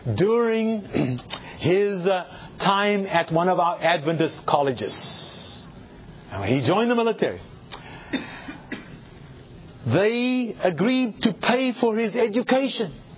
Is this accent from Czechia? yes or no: no; South Africa; I grew up in South Africa.